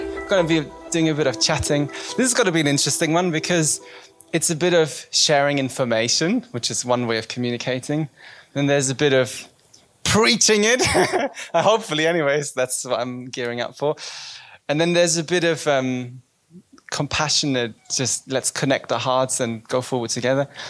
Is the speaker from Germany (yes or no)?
yes; Germany; moved away; But yeah, I'm from Germany, but it's still down the road compared to, I mean, anyways, but I feel very settled here now though